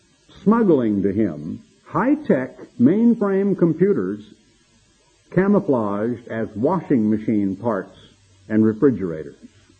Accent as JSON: {"language": "English", "country": "United States", "said": "I'm sorry, Father, I am an American, and sometimes I react like an American before I catch myself"}